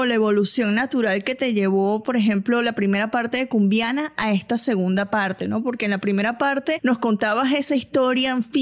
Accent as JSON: {"language": "Spanish", "country": "Venezuela", "said": "yo siendo venezolana"}